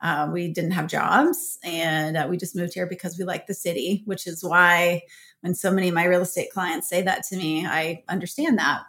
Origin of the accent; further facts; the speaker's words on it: Minnesota, United States; now in New York, United States; Well, I think, you know, I'm not from New York, so I'm from Minnesota, and I'd lived in a couple cities.